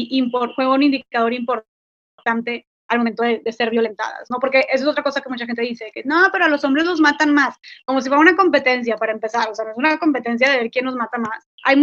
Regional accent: Monterrey, Nuevo León, Mexico; soy de Monterrey, Nuevo León, y me dicen, tú siendo de Nuevo León, un estado tan conservador y de los estados más machistas que hay en México

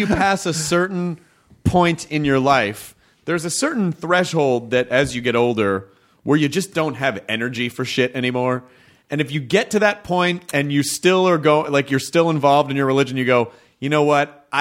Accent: the South, United States; And growing up in the South, there's a giant that's the Bible Belt.

